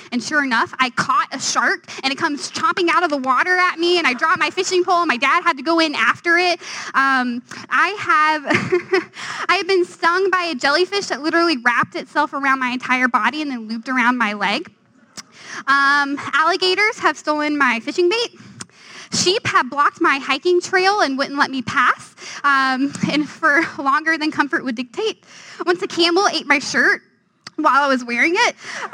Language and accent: English; Louisiana, United States; I'm originally from Louisiana, the land of good food. It's a pretty great place to grow up.